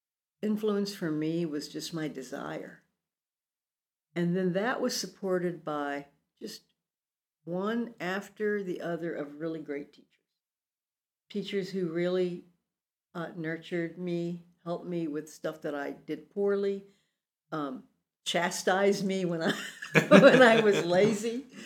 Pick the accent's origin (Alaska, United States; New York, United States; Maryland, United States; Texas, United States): Texas, United States; Corpus Christi; You know, I'm still like that little kid growing up in Corpus Christi, Texas.